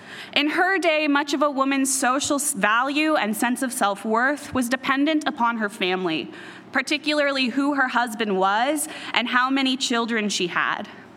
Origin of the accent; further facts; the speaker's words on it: Pacific Northwest, United States; now in Chicago, United States; I'm a white woman, I'm a Christian, I live in Chicago, I'm from the Pacific Northwest.